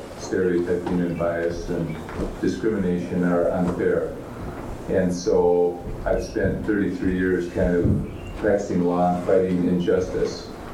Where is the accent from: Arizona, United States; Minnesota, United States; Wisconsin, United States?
Minnesota, United States; Minneapolis; Well, just to complete the stereotype, I'm from Minneapolis, Minnesota.